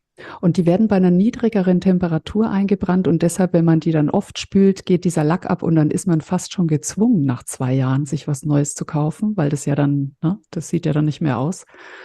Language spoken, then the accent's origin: German; Fürth, Bavaria, Germany; Also ich komme ja aus Mittelfranken, aus Fürth. Das ist die Kleeblattstadt Fürth. Und Fürth, das mit dem Kleeblatt, das ist einfach unser Stadtwappen.